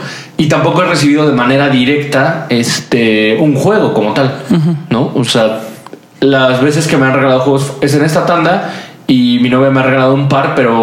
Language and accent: Spanish; Mexico; tenías un pretexto como buen mexicano para hacer una reunión.